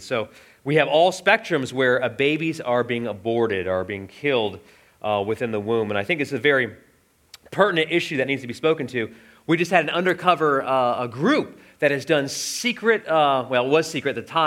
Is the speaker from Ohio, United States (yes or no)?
yes; Dayton, Ohio, United States; where I'm from the city of Dayton, Ohio, they're rated nationally one of the worst cities, both of those, for allergies.